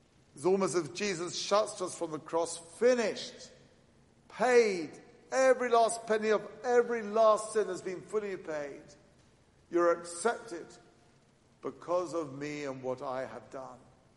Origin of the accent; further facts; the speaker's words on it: England, United Kingdom; Imagine that I want to stop being English and become French.